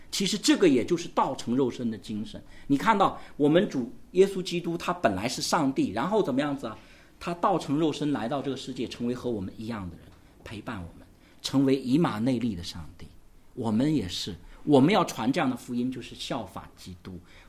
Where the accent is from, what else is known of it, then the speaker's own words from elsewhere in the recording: Guangdong, China; 我们广东人就说，哇，又来跟我讲耶稣